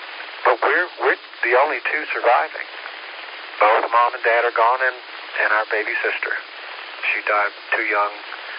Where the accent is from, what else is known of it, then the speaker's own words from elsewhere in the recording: Tennessee, United States; I was raised in Tennessee. I went to Tennessee to attend my dad's funeral and just stayed